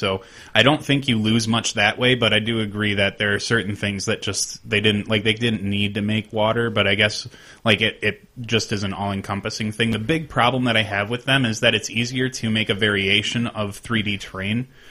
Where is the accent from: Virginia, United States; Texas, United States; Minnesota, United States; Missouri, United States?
Texas, United States; Odessa; born there; I was born in Odessa, Texas.